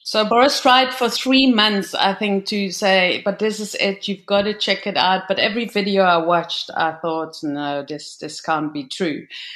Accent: Netherlands; English is a second language; moved away as an adult; now in South Africa; I arrived in South Africa in 1997. So I'm born and bred in the Netherlands.

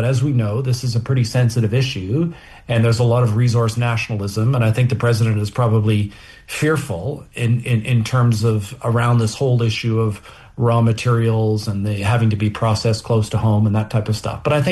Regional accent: Canada; as you know, I'm Canadian

